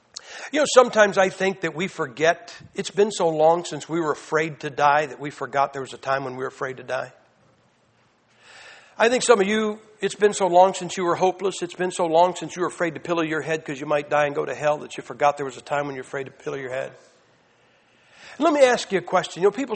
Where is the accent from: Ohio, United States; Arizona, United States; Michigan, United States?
Ohio, United States; Massillon; We're in a burger joint on a freeway. And we're from Massillon, Ohio.